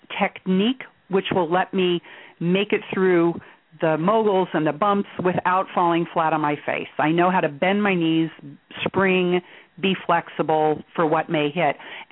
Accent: Switzerland; I grew up in Switzerland, and the way they taught us to ski in Switzerland was

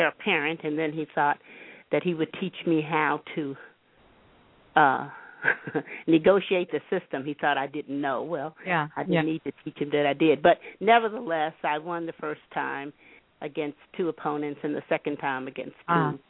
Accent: Staunton, Virginia, United States; born there; also born or lived in New Jersey; Actually, I lived in Jersey for over 20 years. I was born in Staunton, Virginia.

